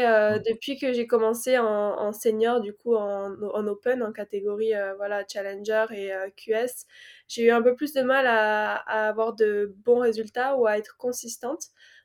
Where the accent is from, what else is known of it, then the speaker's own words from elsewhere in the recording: St. Barthélemy; also born or lived in Guadeloupe; Et ensuite, avec mon papa, on a déménagé sur Saint-Barth. Donc voilà, j'ai grandi dans les Caraïbes.